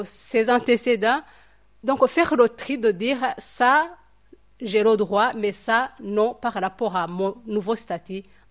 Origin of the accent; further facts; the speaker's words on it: Rwanda; now in Switzerland; moi, en tant que rwandaise ou africaine, il y a la façon de vivre pour moi, en tant que rwandaise.